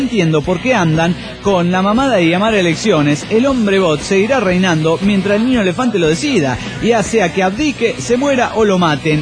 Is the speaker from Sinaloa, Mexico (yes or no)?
no; Mexico City, Mexico; Digo, vengo del Distrito Federal.